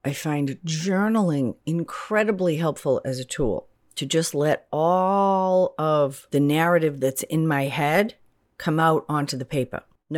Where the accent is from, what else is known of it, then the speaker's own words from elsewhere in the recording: New England, United States; I grew up in New England, so four seasons and rain is not new to me